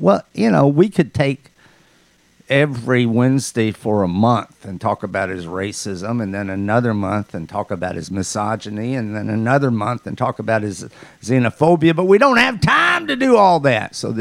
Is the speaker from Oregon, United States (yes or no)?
no; New York, United States; forget about it. … I'm from New York.